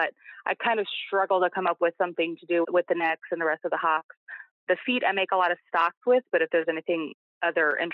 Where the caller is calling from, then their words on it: Collinsville, Illinois, United States; I'm calling from Collinsville, Illinois, just across the river from St. Louis.